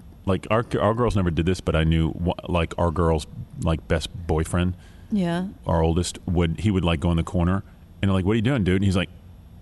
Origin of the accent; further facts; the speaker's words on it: Pennsylvania, United States; I am from outside of Philly.